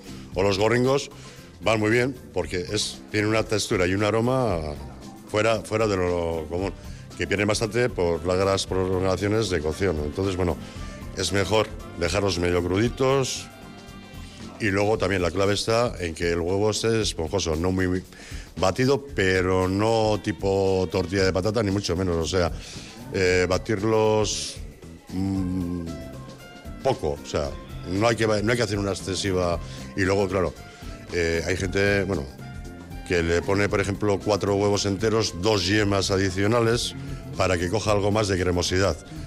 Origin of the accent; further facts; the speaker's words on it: Bolívar, Basque Country, Spain; De Bolívar, sí, somos los tres de Bolívar.